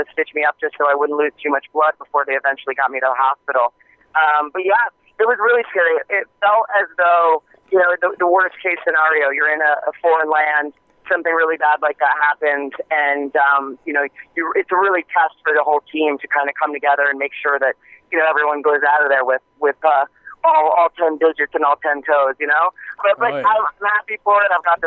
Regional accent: New York, United States; I grew up in Hudson Valley.

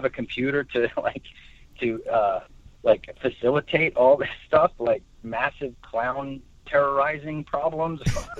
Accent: New Jersey, United States; also born or lived in Queens, New York; I was born in Queens, and then we moved to Jersey when I was like around seven.

